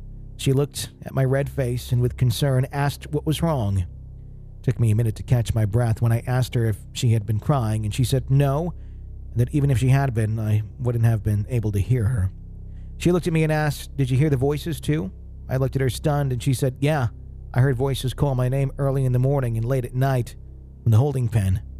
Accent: Wisconsin, United States; I'm just thinking of, you know, growing up in Dairyland, you know, many, many hours. Not me, but I had friends and all that, you know, who'd farm and lots of long hours out there.

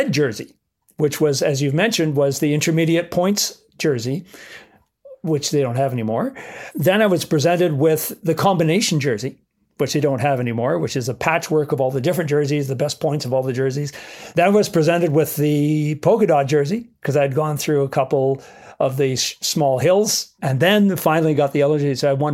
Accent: Canada; I said, "Phil, I'm Canadian." And then he coined the phrase, "Oh, you're the first North American."

